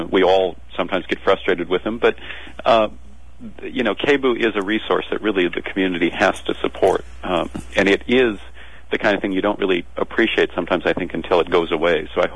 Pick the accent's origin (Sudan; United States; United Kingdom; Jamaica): United States; North Dakota; I was born and raised in North Dakota. I don't come from terribly, rich background, sort of lower middle class when I was younger and eventually kind of middle class.